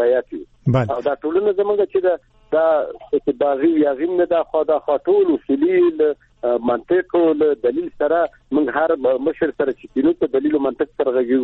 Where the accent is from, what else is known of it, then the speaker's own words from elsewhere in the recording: Afghanistan; او بل دا ده چې د افغانستان کښې باید موږ د افغانستان وګړي یو، موږ د افغانستان تابعیت تشکیله په جد کښې لرو